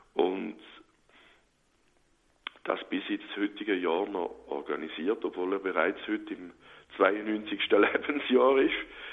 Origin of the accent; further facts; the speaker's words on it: Solothurn, Switzerland; also born or lived in Eastern Switzerland; Ich bin in der Ostschweiz geboren worden, wie man gut gehört an meinem Dialekt da. Bin aber dann schon in ganz frühen Jahren in der Gegend von Solothurn gekommen.